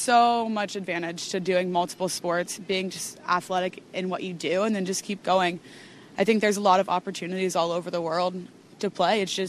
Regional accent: East Coast, United States; moved away as an adult; I'm from the United States, East Coast.

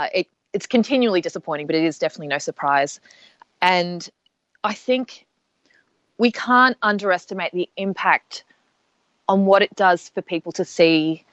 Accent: Australia; being an Asian Australian woman, you know, growing up in Australia

